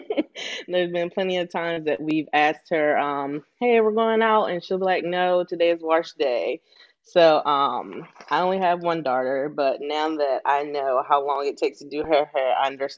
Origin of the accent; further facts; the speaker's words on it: Maryland, United States; As you know, I'm also from Maryland.